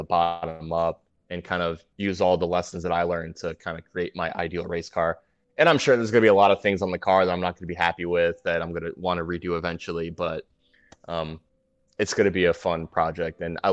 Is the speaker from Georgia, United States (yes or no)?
no; New York City, New York, United States; So I grew up in New York City in Queens.